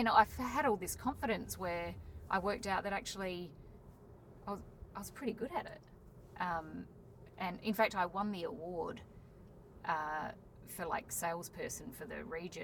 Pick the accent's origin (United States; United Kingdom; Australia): Australia; Adelaide, South Australia; So I grew up in Adelaide, in Happy Valley, and always thought it was...